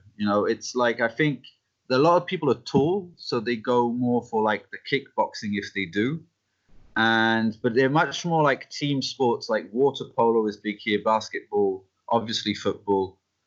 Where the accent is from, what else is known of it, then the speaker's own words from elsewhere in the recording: France; also born or lived in United Kingdom; because the thing is, I was born in the UK, but I grew up in France.